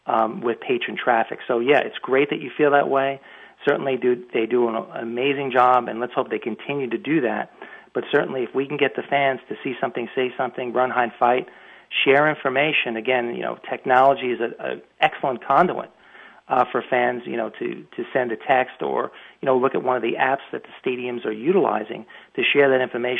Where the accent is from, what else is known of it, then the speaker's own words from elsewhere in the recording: Long Island, New York, United States; You know, I'm from Long Island originally.